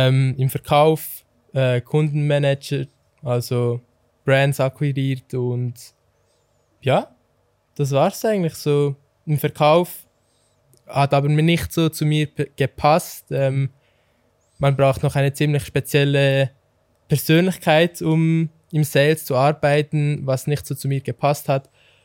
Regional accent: Solothurn, Switzerland; weil uns als Solothurner DJ schnell aufgefallen ist, dass man als DJ in Solothurn keine große Chance hat.

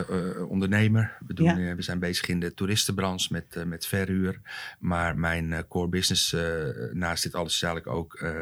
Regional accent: Haarlem, North Holland, Netherlands; now in Zandvoort, Netherlands; Ik ben geboren getogen in Haarlem en sinds 2002 woonachtig in Zandvoort.

